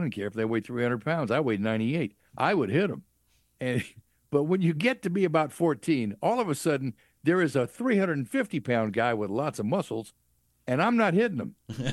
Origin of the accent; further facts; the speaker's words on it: Clarksdale, Mississippi, United States; Clarksdale, Mississippi.